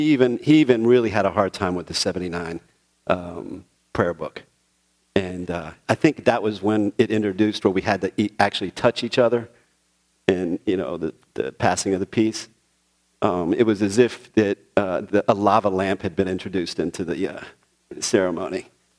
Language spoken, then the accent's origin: English; Puerto Rico; born there; also born or lived in United States / Brazil; Grew up all over the place. I was born in Puerto Rico. Lived all over the United States.